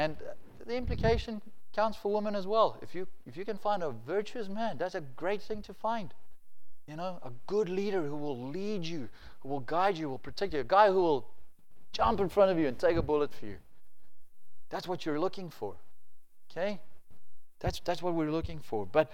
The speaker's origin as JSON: {"language": "English", "town": "Alberton", "region": "Gauteng", "country": "South Africa", "tie": "born or raised there", "said": "the pastor under whose ministry I got saved in Alberton, where I grew up on the East Rand, where people have big exhausts on their cars and they dropped the suspension and everything."}